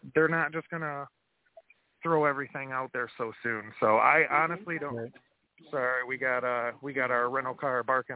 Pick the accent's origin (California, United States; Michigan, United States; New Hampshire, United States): Michigan, United States; Pontiac; Like, again, I'm from Pontiac. I didn't choose the Lions. The Lions chose me.